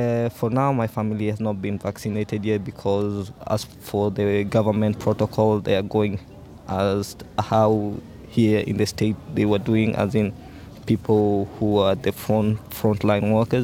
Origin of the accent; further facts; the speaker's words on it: Kenya; I'm 25, and I'm taking a major in arts at AWC. I'm from Kenya.